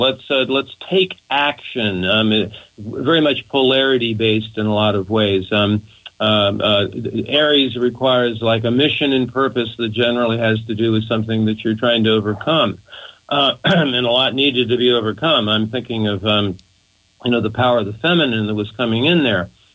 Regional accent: United States; now in Australia; I say, well, I'm an American expat, and I have no idea how it is that 40% of the American population will just accept.

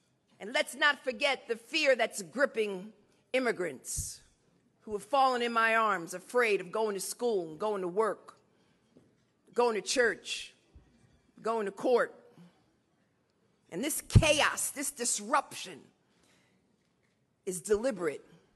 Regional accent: Brooklyn, New York, United States; because I'm from Brooklyn.

